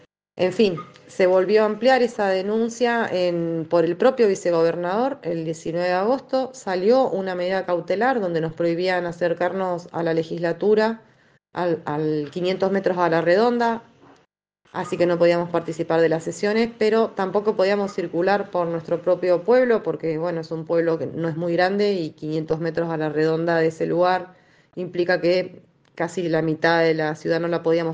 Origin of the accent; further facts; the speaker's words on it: Chubut, Argentina; de Chubut, soy militante socioambiental y comunicadora social